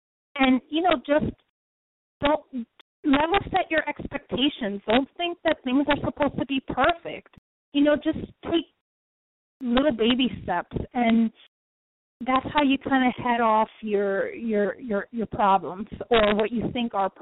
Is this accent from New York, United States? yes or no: yes; Bronx, New York, United States; You know, I'm from the Bronx.